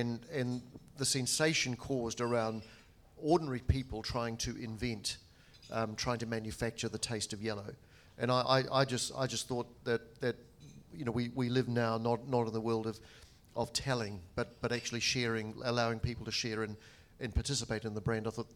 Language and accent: English; New Zealand; Being a New Zealander